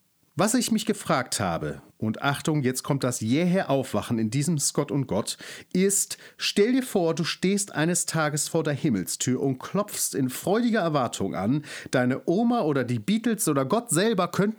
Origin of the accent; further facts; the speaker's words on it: Hamburg, Germany; in der Hansestadt, die übrigens meine Heimatstadt ist